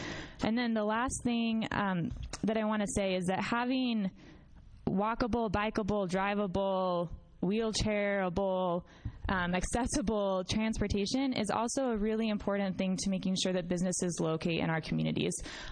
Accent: Oregon, United States; also born or lived in Phoenix; So I grew up here in Southern Oregon, and for a while I lived in Phoenix

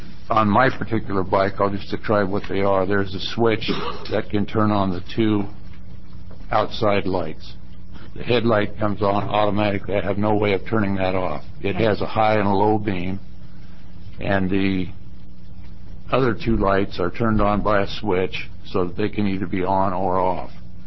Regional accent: Oregon, United States; from Senate District 1 down in the southern part of Oregon.

